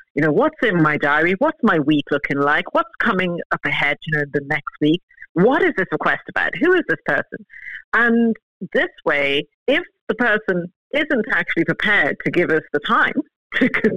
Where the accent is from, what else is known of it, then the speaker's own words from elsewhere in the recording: Shankill, Leinster, Ireland; I was brought up in Shankill in South Dublin.